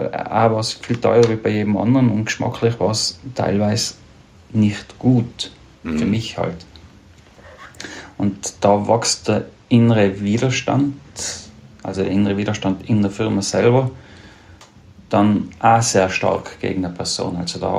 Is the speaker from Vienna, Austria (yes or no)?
no; Tyrol, Austria; Wenn ich als Tiroler dickes Fell habe